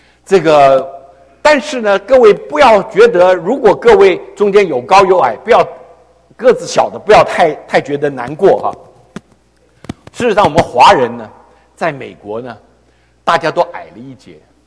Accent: China; 老板都以为我们中国人特别聪明啊

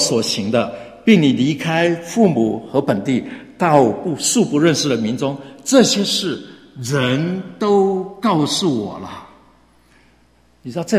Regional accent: China; 你看，我们中国人喜欢说好事不出门，坏事传什么？

